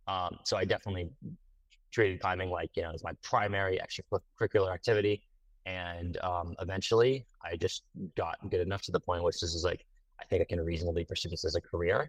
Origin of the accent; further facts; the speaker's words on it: Dallas, Texas, United States; So I grew up in Dallas. There is no mountains around me. It's like the probably the flattest place in the world.